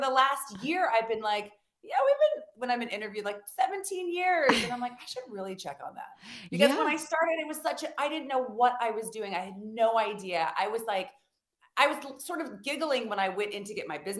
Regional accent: Spokane, Washington, United States; I grew up in Spokane, Washington.

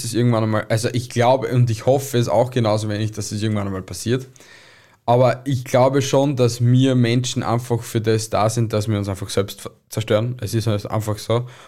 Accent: Kempten, Bavaria, Germany; ich bin in Klein-Istanbul großgewachsen, also Kempten

